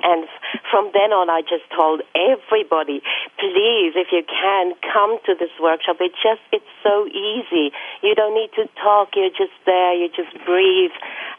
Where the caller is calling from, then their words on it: Hamburg, Germany; I'm calling in from Hamburg right now.